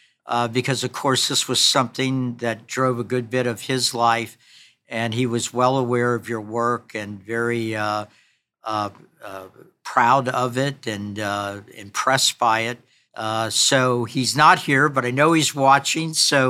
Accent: Kentucky, United States; He then went on to graduate from law school at the University of Kentucky in my home state.

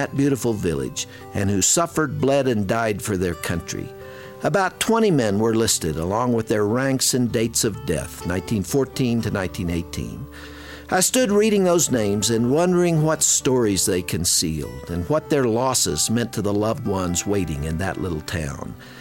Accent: United States; It caught my attention because, as an American, I've always thought of our war dead as heroes and the enemy losses as, well, the enemy.

